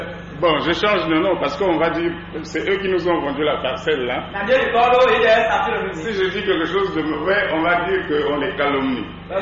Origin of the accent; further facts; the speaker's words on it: Republic of the Congo; C'est un nom congolais. Je suis du Congo Brazzaville. Mais j'étais congolais, je ne suis plus congolais. Je suis maintenant chrétien.